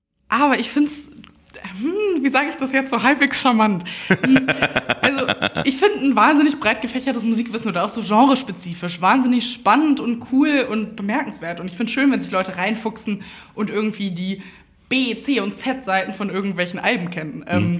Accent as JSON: {"language": "German", "town": "Düsseldorf", "region": "North Rhine-Westphalia", "country": "Germany", "tie": "born or raised there", "also_born_or_lived": "Wuppertal / Duisburg", "said": "aufgewachsen in Düsseldorf, dann meinen Schwenker nach Wuppertal gemacht, dann für ein Jahr in Duisburg gewesen und jetzt doch wieder Düsseldorf."}